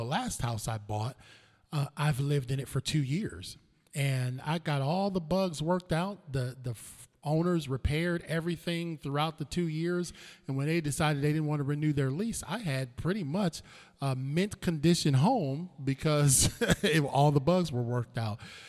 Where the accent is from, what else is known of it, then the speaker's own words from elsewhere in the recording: Cleveland, Ohio, United States; Yeah, I'm from Cleveland, Ohio, brother.